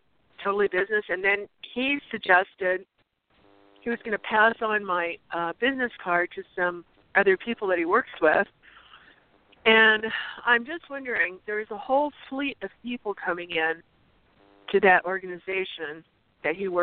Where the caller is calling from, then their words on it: Phoenix, Arizona, United States; This is also … I'm calling from Phoenix, Arizona.